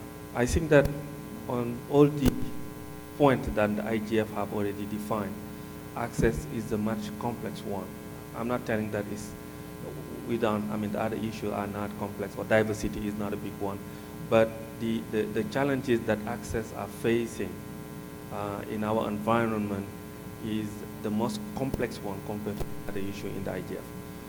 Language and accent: English; Senegal; English is a second language; I'm from Senegal. My first foreign language is French. English is the second or third.